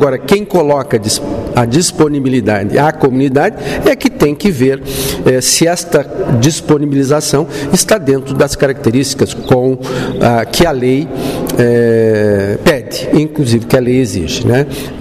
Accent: Nova Prata, Rio Grande do Sul, Brazil; born there; a minha família é de Lagoa Vermelha. Eu só nasci em Nova Prata por um acaso, porque o hospital de André da Rocha era o mais próximo, mas senão eu tinha nascido em Lagoa Vermelha.

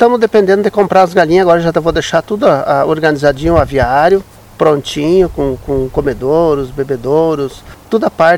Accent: Machadinho, Brazil; Eu sou natural de Machadinho.

